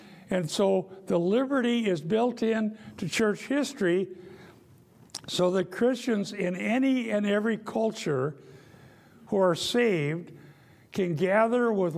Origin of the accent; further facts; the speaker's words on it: Iowa, United States; I grew up in Dutch Reformed Northwest Iowa, and they had holy days.